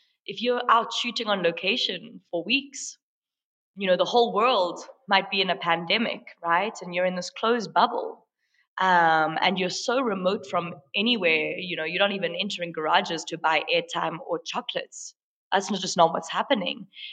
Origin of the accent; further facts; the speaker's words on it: Bushbuckridge, Mpumalanga, South Africa; also born or lived in Limpopo / Johannesburg; My early years were spent living in Bushbuck Ridge in Mpumalanga. I was born in Limpopo. Moved around a little bit, and then we moved to Johannesburg for me to properly start schooling.